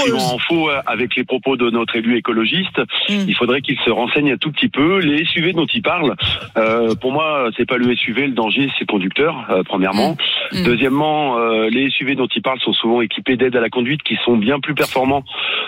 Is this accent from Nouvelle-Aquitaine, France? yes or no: no; Paris, Île-de-France, France; Moi, je suis né à Paris et j'ai grandi à Paris.